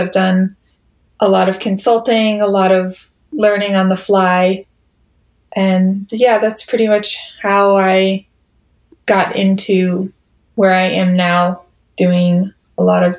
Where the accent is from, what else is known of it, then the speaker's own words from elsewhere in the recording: Boston, Massachusetts, United States; now in Indianapolis, United States; So I grew up in Boston, and I spent most of my life there. I moved here several years ago.